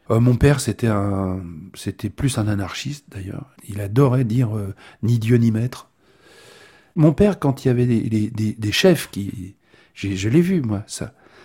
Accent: Paris, Île-de-France, France; Mais moi je suis parisien. C'est pas pareil. Moi je suis né à Paris. J'ai grandi dans un quartier extrêmement populaire. Donc je suis parisien. La Bretagne, ben, j'y vais chez ma grand-mère.

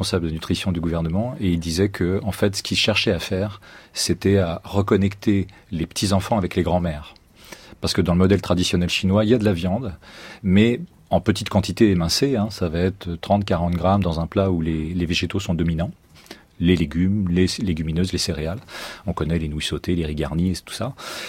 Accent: Pays de la Loire, France; Alors moi, je viens de Vendée, et une grande spécialité de la Vendée, c'est de tartiner.

